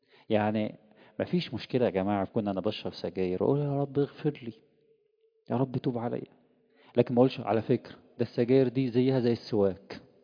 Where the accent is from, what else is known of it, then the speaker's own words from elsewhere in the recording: Egypt; كان احد الكبار من ائمة الأئمة الرسميين عندنا في مصر